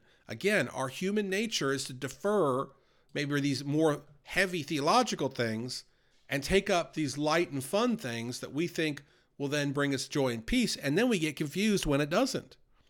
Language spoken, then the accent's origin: English; New York, United States; growing up in New York, I was always referred to seeing these epic New York moments